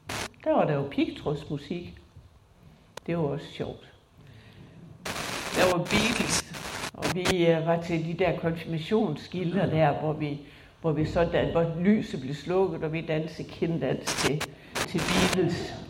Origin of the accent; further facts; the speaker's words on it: Tarm, Central Denmark Region, Denmark; born there; jeg blev født på Tarm sygehus af min mor, som var 48 år.